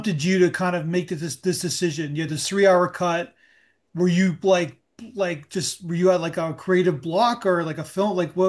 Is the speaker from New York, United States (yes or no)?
yes; Niagara Falls, New York, United States; Well, I'm from Niagara Falls originally, so I know Syracuse very well.